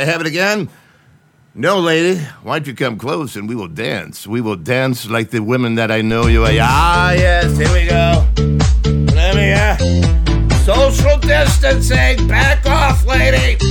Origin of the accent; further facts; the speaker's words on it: Strongsville, Ohio, United States; now in Willoughby, United States; I actually moved back to the area. I live in Willoughby right now. I grew up in Strongsville, graduated in 1982